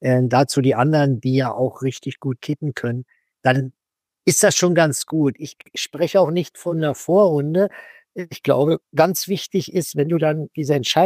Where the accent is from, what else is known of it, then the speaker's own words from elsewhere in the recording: Berlin, Germany; moved away as an adult; now in Cologne, Germany; da war meine Kindheit bis 18 in Berlin